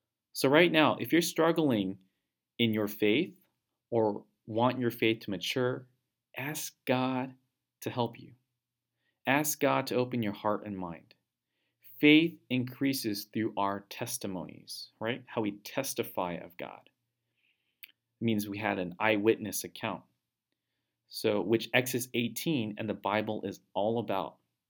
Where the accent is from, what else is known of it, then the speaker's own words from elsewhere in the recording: South Korea; also born or lived in Southern California, United States; And when I grew up in Korea and in Southern California, for Lunar New Year, I was expected to bow to my elders